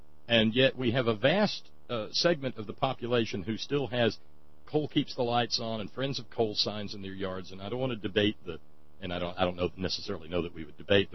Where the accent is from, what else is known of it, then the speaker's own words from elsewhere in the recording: Alabama, United States; now in Virginia, United States; I was raised in Alabama, but I came back here because I had been raised with a reverence and an absolute love for this place by my transplanted parents.